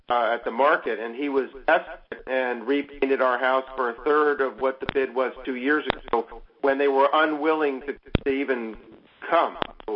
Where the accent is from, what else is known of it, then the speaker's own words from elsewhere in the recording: Sarasota, Florida, United States; I'm from Sarasota, Florida.